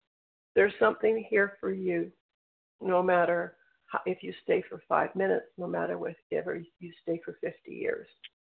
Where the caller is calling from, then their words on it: British Columbia, Canada; I'm calling in from British Columbia, Canada.